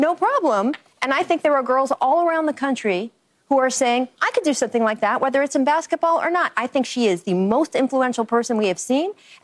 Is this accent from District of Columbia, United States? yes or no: yes; Washington, District of Columbia, United States; I grew up in Washington, D.C.